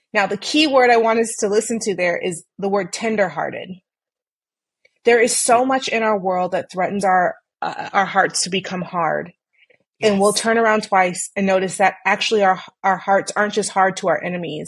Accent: Texas, United States; Well, I'm from Texas, so a big one might be immigration, right?

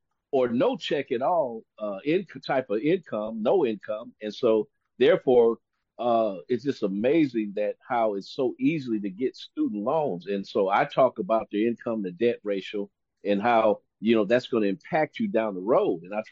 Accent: Compton, California, United States; also born or lived in San Diego; living in the, between San Diego and growing up in the Compton area, and born and raised, and then, living in San Diego and back to LA, things like that.

